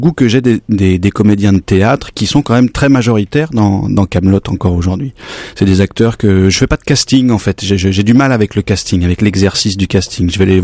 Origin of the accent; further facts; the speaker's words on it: Lyon, Auvergne-Rhône-Alpes, France; Je suis fils d'acteur, mon père et ma mère sont comédiens, je suis lyonnais.